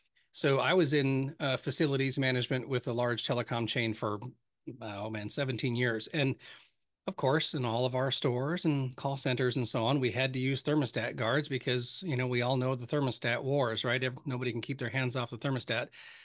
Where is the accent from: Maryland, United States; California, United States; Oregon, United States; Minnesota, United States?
Minnesota, United States; I grew up in Minnesota with a bunch of, Scandinavians.